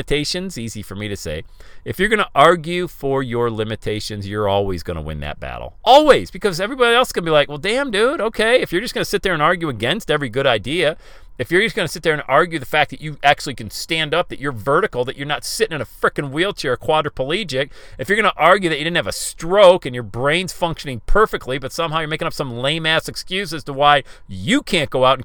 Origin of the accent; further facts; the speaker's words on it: Pennsylvania, United States; Now, I grew up in Western PA, really a hotbed of hunting, but I never hunted.